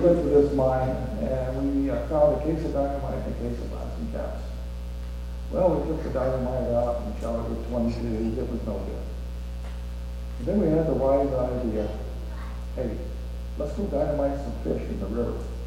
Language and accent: English; Arizona, United States; I was brought up in the Southern Baptist Church in Arizona. My mother started churches.